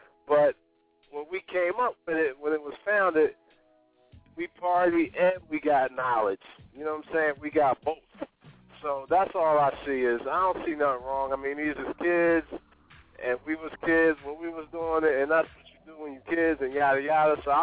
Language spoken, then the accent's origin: English; Philadelphia, Pennsylvania, United States; So, you know, I'm from North Philadelphia, right?